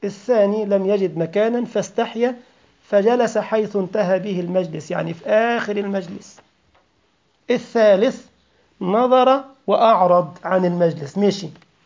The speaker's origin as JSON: {"language": "Arabic", "country": "Egypt", "said": "والله انا اعرف اخ عندنا في مصر والله ما اتعلم وساء"}